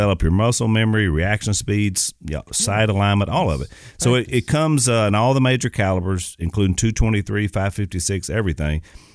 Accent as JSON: {"language": "English", "region": "Virginia", "country": "United States", "said": "And then I said, well, Mr. Phil, I'm from Virginia."}